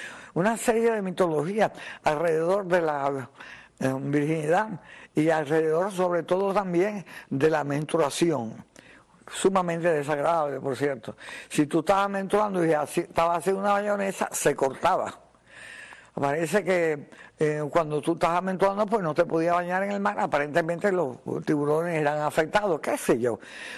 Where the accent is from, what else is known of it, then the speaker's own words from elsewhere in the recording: Baracoa, Guantánamo, Cuba; Yo me acuerdo que una vez en el pueblo de mi madre, donde yo me crié, en Baracoa